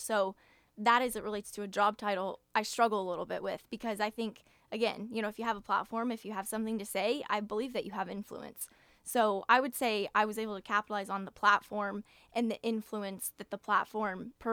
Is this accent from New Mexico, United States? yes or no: no; Frisco, Texas, United States; Yeah, so I grew up in Frisco, Texas, which is a suburb of Dallas, about 20 miles-ish north.